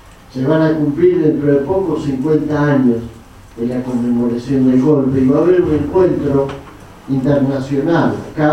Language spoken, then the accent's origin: Spanish; Argentina; el aterrizaje de dos aviones de la Fuerza Aérea en el sur de nuestro país, que entraron como si Argentina fuese una especie de terreno baldío